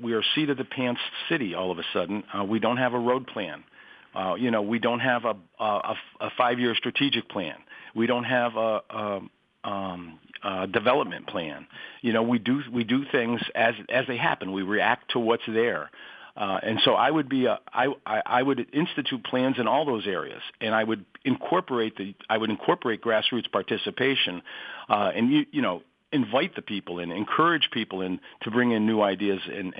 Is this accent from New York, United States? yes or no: yes; Amsterdam, New York, United States; I was born and raised in Amsterdam.